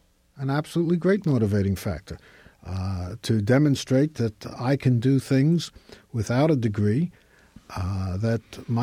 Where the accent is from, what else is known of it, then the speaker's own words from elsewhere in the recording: Brooklyn, New York, United States; I'm from Brooklyn, and we had very, very strong partisan feelings